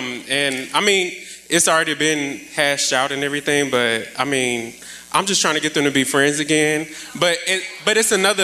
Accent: St. Louis, Missouri, United States; I'm here from St. Louis.

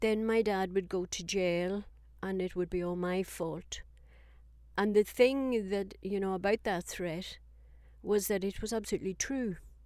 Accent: Ireland; moved away as an adult; Well, I moved away from Ireland in my early 20s, I think, you know, 20, 21.

